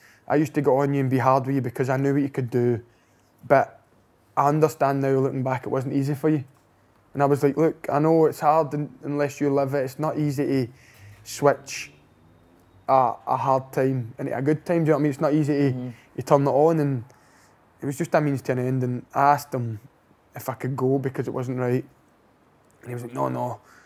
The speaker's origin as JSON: {"language": "English", "town": "Coatbridge", "region": "Scotland", "country": "United Kingdom", "tie": "born or raised there", "said": "But I grew up in Coatbridge, mate. They call it Little Island, you know what I mean? It's full of Celtic fans"}